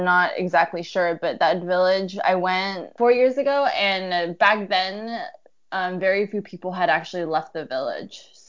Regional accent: United States; now in Hong Kong; So I'm an American journalist currently based out of Hong Kong.

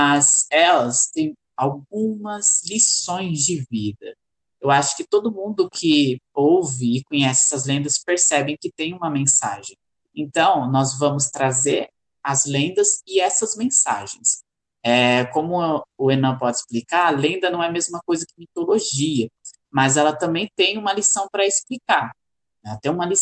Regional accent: São Paulo, Brazil; aqui, como eu cresci boa parte da minha infância e adolescência na Grande São Paulo

